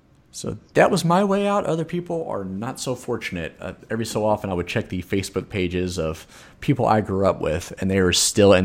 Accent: Louisville, Kentucky, United States; Even though I grew up in Louisville, which was the biggest city in Kentucky, that's kind of like being the prettiest waitress at Denny's.

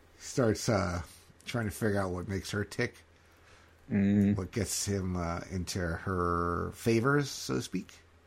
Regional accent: New York, United States; living in the Metro New York area, growing up in Westchester County, a major way to get around is the train.

